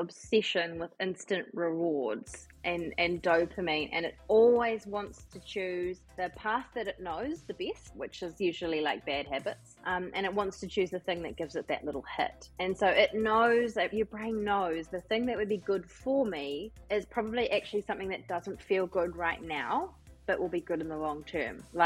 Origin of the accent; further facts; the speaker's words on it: Nelson, New Zealand; I'm from Nelson. I've lived in Nelson my whole life